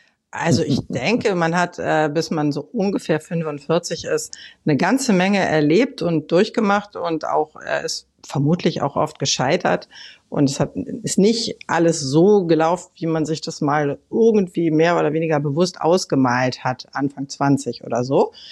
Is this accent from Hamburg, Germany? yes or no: yes; Hamburg, Germany; ich bin in Eimsbüttel nämlich geboren worden und habe auch die ersten 10 Jahre meines Lebens dort verbracht, im Generalsviertel in der Gneisenaustraße.